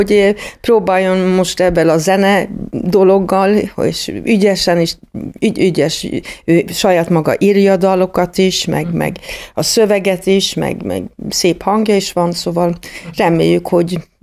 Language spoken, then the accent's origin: Hungarian; Sweden; Mivel, hogy én Svédországban nőttem föl, nekem úgy jó volt a gyerekkorom.